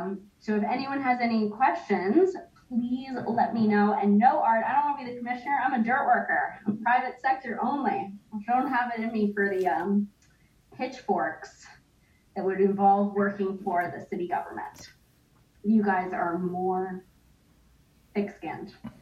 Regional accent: Connecticut, United States; I'm from Connecticut, and so the garden party club scene in Connecticut is a really big deal. Like, I'm from Litchfield County

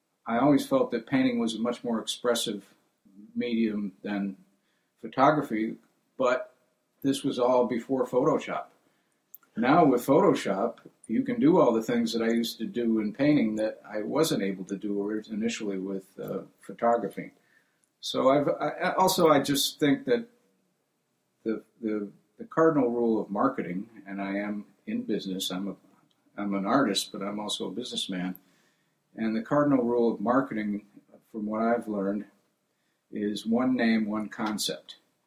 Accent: Iowa, United States; born there; also born or lived in Albuquerque, New Mexico; Well, not exactly. I was born in Iowa. We moved from there to Albuquerque, New Mexico.

